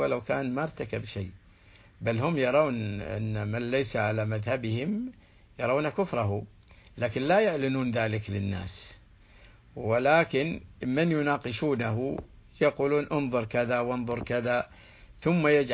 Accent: Saudi Arabia; هو انتشر في بلادنا السعودية

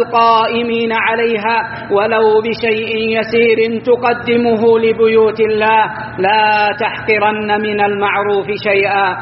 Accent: Saudi Arabia

